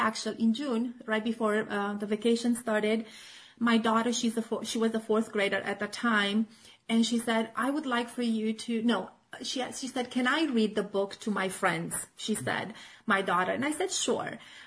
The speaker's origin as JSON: {"language": "English", "country": "Romania", "moved": "as an adult", "lives_now": "Germany", "said": "So I'm originally from Romania. Okay. I came to Germany in 2001."}